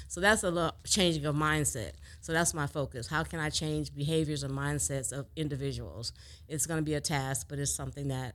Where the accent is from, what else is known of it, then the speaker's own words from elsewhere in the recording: Inglewood, California, United States; I am originally from Inglewood, California. I grew up in Inglewood, but everybody knows about Los Angeles.